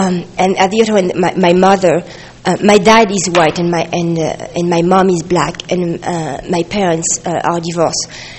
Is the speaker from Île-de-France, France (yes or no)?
yes; Paris, Île-de-France, France; English is a second language; moved away as an adult; now in Utah, United States; Well, I'm from Paris, France, and I've been living in Utah for 3 years now.